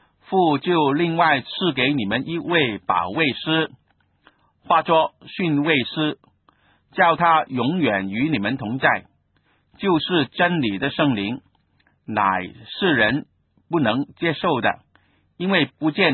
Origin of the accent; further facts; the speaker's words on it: Guangdong, China; first language Cantonese; Chinese is a second language; 不是我们的母语嘛，我是广东人呢，广东话是我的本来的语言，但是也在学习